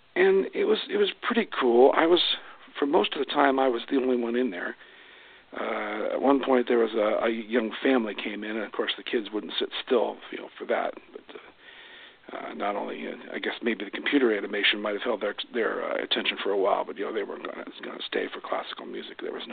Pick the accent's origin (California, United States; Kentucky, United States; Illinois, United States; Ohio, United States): Ohio, United States; Columbus; I'm from Columbus, Ohio. It's a very large city in the Midwest, with a very bad hockey team.